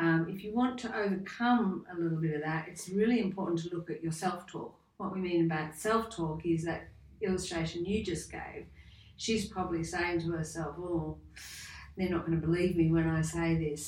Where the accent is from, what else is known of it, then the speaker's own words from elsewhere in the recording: Australia; Well, being an Australian